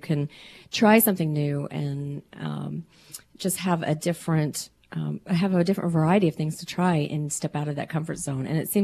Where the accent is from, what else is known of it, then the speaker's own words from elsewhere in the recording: Oklahoma, United States; And I grew up in Oklahoma. We did not try new and different things, mostly because of our budget.